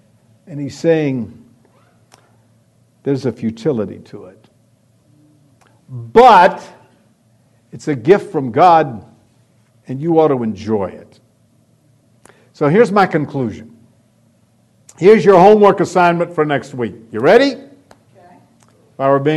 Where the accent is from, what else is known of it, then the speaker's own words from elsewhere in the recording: the South, United States; Obviously, I'm from the South.